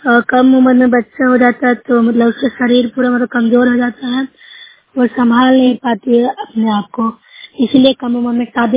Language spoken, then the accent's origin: Hindi; Bihar, India; मैं नूसरा ब्लॉक से हूँ, जिला नालंदा की निवासी हूँ।